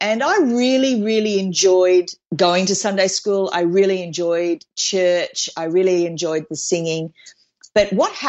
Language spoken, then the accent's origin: English; Sydney, New South Wales, Australia; So I'm born and bred in Sydney, Australia.